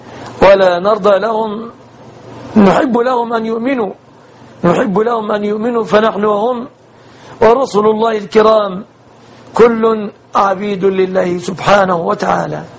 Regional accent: Egypt; بلادنا مصر

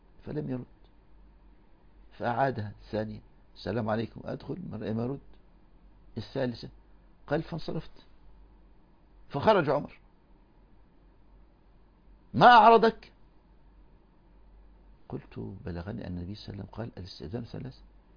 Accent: Egypt; عندنا في مصر

